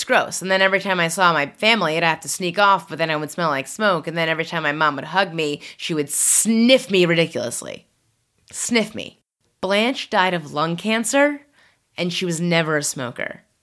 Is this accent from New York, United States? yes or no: yes; New York, United States; I don't think I'm curmudgeonly cranky. I'm a New Yorker.